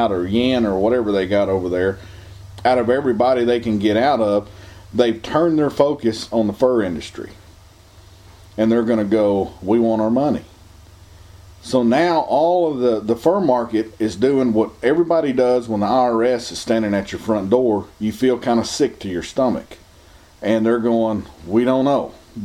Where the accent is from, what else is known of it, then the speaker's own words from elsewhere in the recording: Appalachia, United States; I'm from Appalachian America.